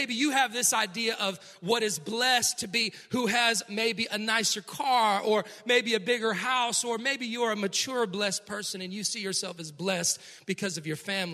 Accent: Cleveland, Ohio, United States; If you didn't know, I grew up in Cleveland, Ohio.

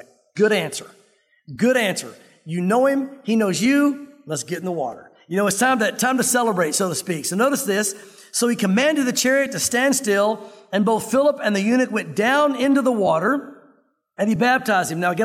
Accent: the South, United States; Listen, I grew up in the South like many of you did. And the bottom line is, in the South, we grew up in church

